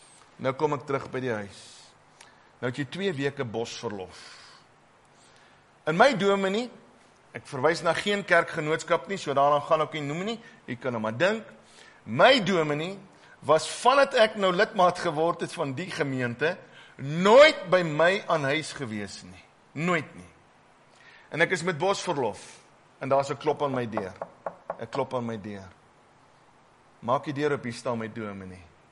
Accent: Brakpan, Gauteng, South Africa; ek kom van Brakpan af, en in Brakpan het hulle my geken.

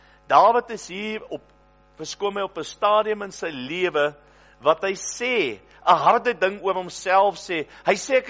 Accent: Port Elizabeth, Eastern Cape, South Africa; Want ons kom uit Port Elizabeth, daar is nie regtig donder weer nie

